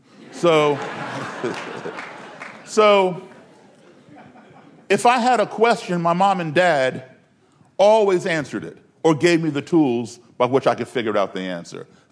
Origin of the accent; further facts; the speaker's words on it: Detroit, Michigan, United States; Chicago, my hometown, Detroit, Los Angeles